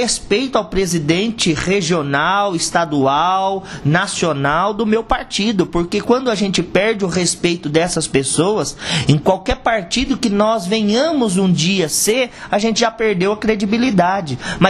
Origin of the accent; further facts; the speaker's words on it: Tupã, São Paulo, Brazil; porque eu sou da cidade de Tupã.